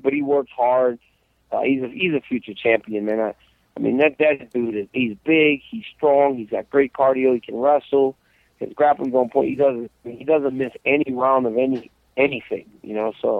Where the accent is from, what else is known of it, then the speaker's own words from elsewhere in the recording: United States; we, you know, we're American, man. We make some pretty inappropriate jokes, and they don't do that in Russia.